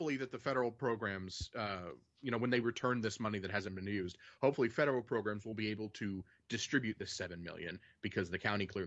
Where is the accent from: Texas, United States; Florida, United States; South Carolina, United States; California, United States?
Texas, United States; I'm from Texas, nothing surprises me.